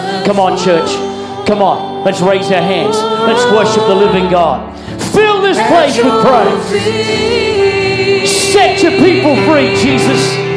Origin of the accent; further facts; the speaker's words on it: Brisbane, Queensland, Australia; I'm from Brisbane's Fortitude Valley